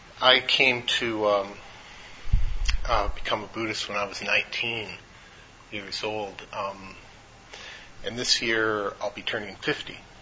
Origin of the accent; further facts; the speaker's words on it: Eugene, Oregon, United States; also born or lived in Honolulu, Hawaii; Anyway, I was born in Honolulu, Hawaii, 1960. My family lived there only for 1 year before moving to my parents' college town back to Eugene, Oregon.